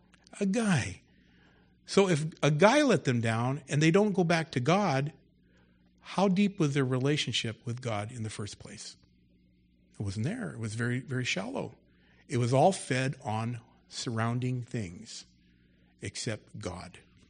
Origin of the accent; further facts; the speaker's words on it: Los Angeles, California, United States; Lord, I'm from California. I'm from L.A.